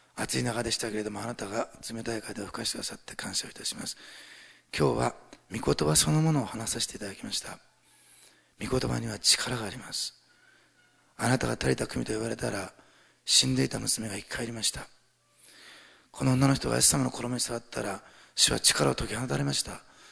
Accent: Osaka, Japan; born there; 私、まあ大阪生まれだからですかね

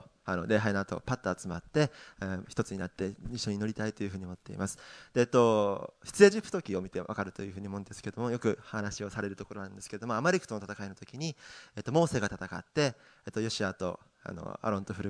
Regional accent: Saga, Japan; 私の実家でですね、佐賀なんですけど

